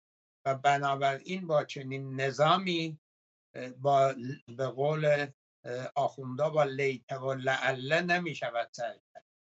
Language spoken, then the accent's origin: Persian; Iran; ما ایرانی هستیم